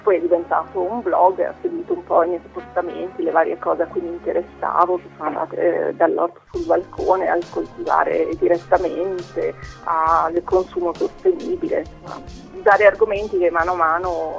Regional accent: Milan, Lombardy, Italy; moved away as an adult; io sono nata e vissuto a Milano, dopo anni che lavoravo lì

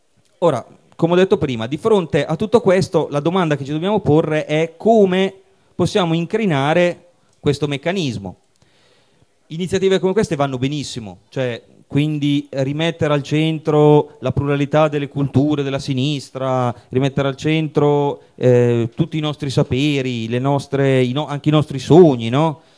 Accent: Bologna, Emilia-Romagna, Italy; Io sono di Bologna

